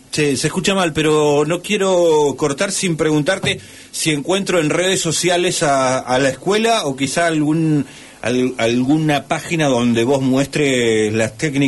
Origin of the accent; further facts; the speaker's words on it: Comodoro Rivadavia, Chubut, Argentina; sabiendo que somos de Comodoro Rivadavia.